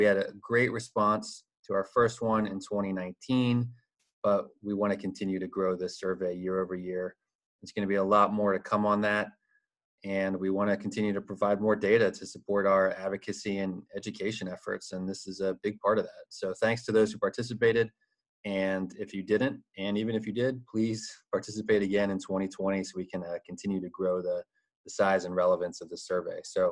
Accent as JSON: {"language": "English", "country": "United States", "accent": "Yankee American", "said": "I just butchered your last name with my Yankee American accent."}